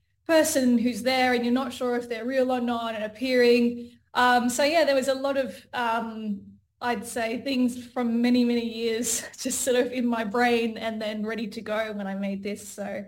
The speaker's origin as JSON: {"language": "English", "town": "Perth", "region": "Western Australia", "country": "Australia", "said": "And then, yeah, we found out we're both from Perth, which is such a coincidence."}